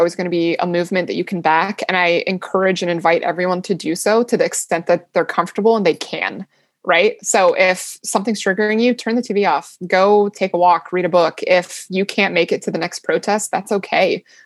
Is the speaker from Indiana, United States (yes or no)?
no; Culpeper, Virginia, United States; growing up in Culpeper, it was a very conservative area. Also growing up in a more conservative Muslim household, it was not okay to be gay.